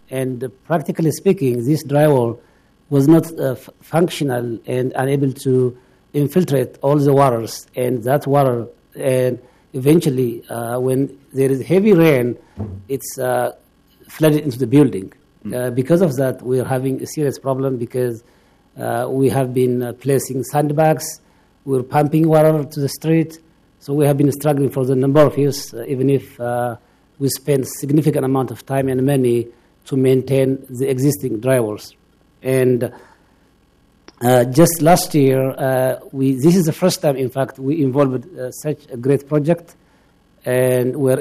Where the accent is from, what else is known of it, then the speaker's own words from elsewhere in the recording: Ethiopia; I'm originally from Ethiopia, as you know.